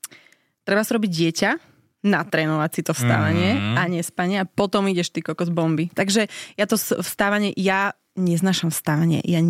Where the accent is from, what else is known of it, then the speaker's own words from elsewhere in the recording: eastern Slovakia, Slovakia; Ja to pitie, aj keď som z východu, tak ja akože nepijem nejak extra.